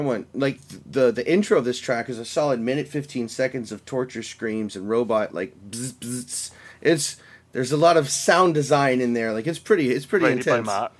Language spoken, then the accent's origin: English; Texas, United States; I'm from Texas, man. That's a compliment.